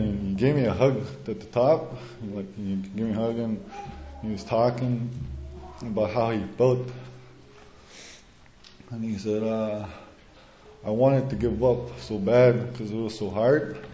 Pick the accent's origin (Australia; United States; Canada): Canada; Big Trout Lake, Ontario; I'm from Big Trout Lake, Northern Ontario.